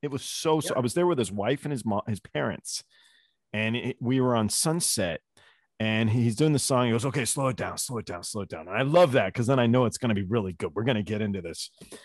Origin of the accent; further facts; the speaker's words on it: England, United Kingdom; I'm like, "Well, yeah, I'm English. Yeah, I'd love tea."